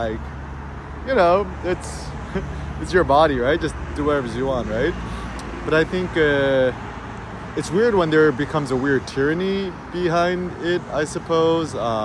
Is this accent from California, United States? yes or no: yes; California, United States; I'm from the Bay Area, 510, right?